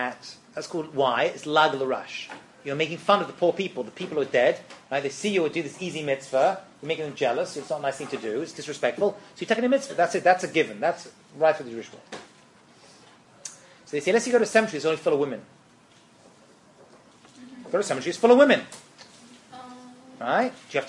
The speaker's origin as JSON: {"language": "English", "region": "England", "country": "United Kingdom", "said": "And I'm from England."}